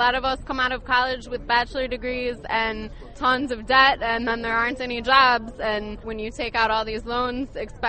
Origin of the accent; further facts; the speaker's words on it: Detroit, Michigan, United States; I'm from Detroit originally.